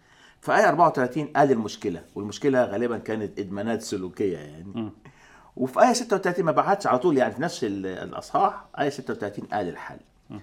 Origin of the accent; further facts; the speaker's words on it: Egypt; العراقي يحب، وأنا برضو كمصري أحب.